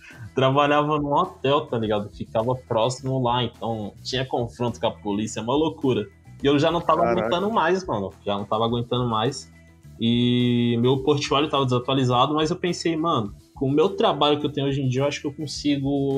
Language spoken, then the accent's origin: Portuguese; Bahia, Brazil; moved away as an adult; now in São Paulo, Brazil; Eu vim pra São Paulo com 18 anos. Tava lá na minha cidade, lá no interior da Bahia. Eu era já designer.